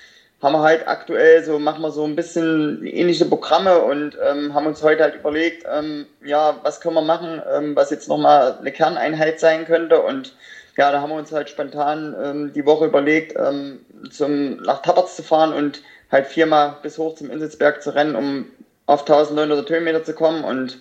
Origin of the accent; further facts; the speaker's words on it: Dölstedt, Thuringia, Germany; Ich komme ja ursprünglich aus Dölstedt